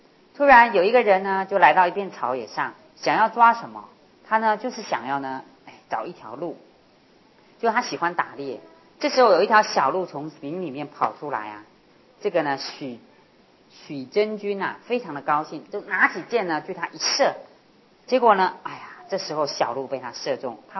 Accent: China; 尤其现在我们中国人呢、中国好吃，吃的民族

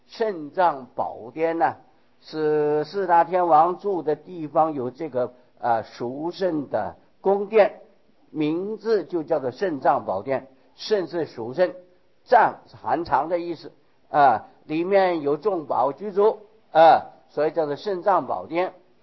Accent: Taiwan; 例如说，我们是台湾的地方的人，就称为台湾人。

